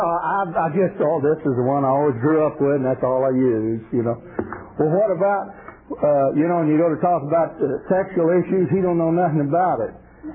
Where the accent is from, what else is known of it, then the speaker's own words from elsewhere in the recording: Indiana, United States; Brother and sister, I come from Southern Indiana, we had a sister.